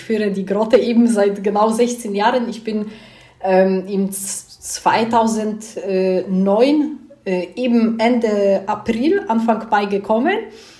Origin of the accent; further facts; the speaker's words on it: Poland; Ich komme aus Polen